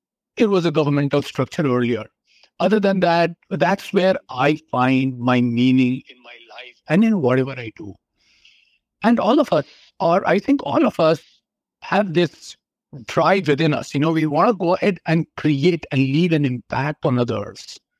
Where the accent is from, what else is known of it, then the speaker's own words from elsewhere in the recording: India; moved away as an adult; now in United States; So I am originally from India. I've lived and worked there for a large part of my life before I moved to the U.S.